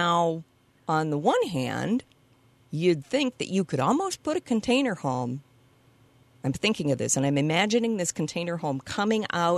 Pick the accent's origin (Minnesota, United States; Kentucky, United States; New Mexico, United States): Minnesota, United States; Now, I grew up in Minnesota thinking you've got to have a basement because you've got to have a storm cellar because what if there's a tornado